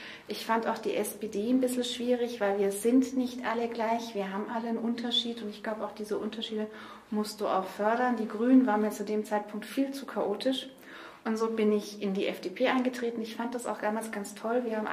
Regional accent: Nuremberg, Bavaria, Germany; also born or lived in Feucht; Nein, ich bin die ersten 2 Jahre meines Lebens habe ich in Feucht verbracht. Und wir sind dann wieder nach Nürnberg zurückgezogen und ich bin in Nürnberg-Langwasser aufgewachsen.

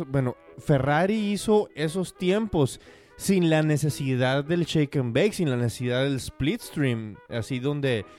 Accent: Mexico; No somos nosotros los mexicanos, opinión completamente parcial.

